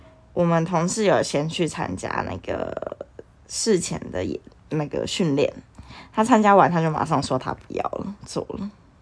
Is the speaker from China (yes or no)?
no; Taichung, Taiwan; 而且我印象中我小时候在台中就是也会看到那种邻长或警察就是一起来